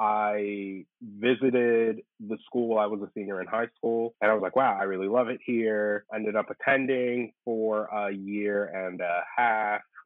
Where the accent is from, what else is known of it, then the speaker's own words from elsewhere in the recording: Alexandria, Virginia, United States; now in Lynchburg, United States; I am in Lynchburg, Virginia, raised in Alexandria, Virginia.